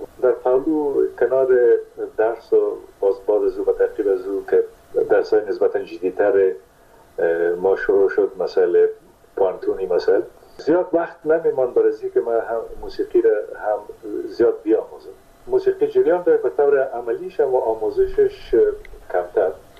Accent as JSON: {"language": "Persian", "region": "Kunduz", "country": "Afghanistan", "tie": "born there", "said": "در کندوز در اون زمانی که ما به دنیا آمدم پدرم در اسپینزر کندوز مصروف ایفای وظیفه بوده و در اون زمان البته تا سنای 3 سالگی ما در کندوز بودیم"}